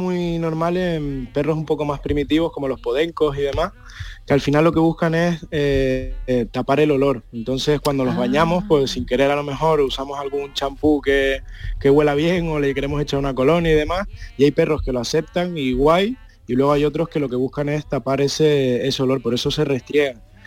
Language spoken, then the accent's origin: Spanish; Canary Islands, Spain; Pues como todos los años, como buen canario, me vengo a los carnavales.